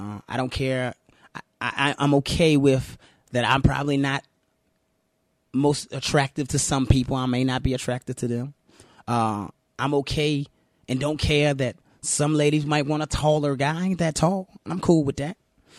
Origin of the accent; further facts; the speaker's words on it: Richmond, Virginia, United States; I grew up in a place, and I say this all the time, I grew up in Richmond, Virginia.